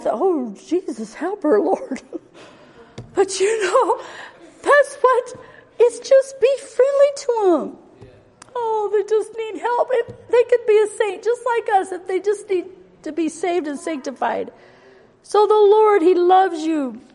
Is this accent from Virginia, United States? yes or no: yes; Virginia, United States; born there; I was born in Virginia. And I was raised with a wonderful family.